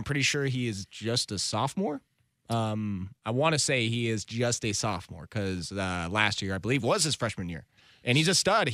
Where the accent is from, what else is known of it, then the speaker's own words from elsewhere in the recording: Sherwood, Oregon, United States; Hey man, I'm keeping an eye on my boy Adley Rutschman from Sherwood High School, my hometown.